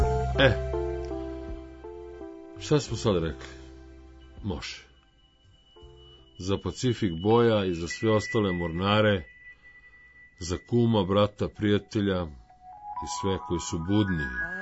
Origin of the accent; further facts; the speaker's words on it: Serbia; Kod nas u Srbiji se obično sve završi